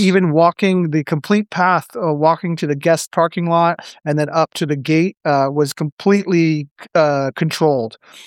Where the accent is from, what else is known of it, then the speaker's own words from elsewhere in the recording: Canada; as a Canadian